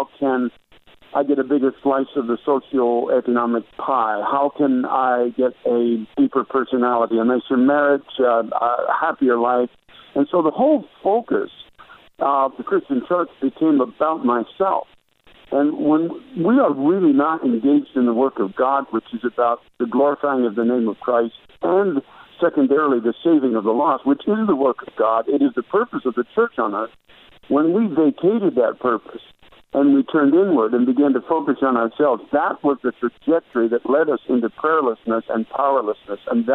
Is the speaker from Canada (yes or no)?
yes; Canada; now in New York City, United States; I came here from Canada in 1994 to work with David Wilkerson in New York City.